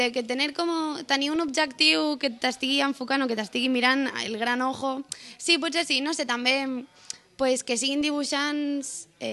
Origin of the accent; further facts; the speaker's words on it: El Prat de Llobregat, Catalonia, Spain; Som quatre dibuixants del Prat.